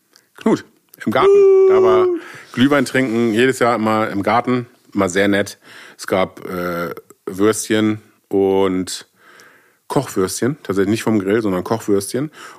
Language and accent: German; Geesthacht, Schleswig-Holstein, Germany; In der Heimatstadt, meiner Heimatstadt Geesthacht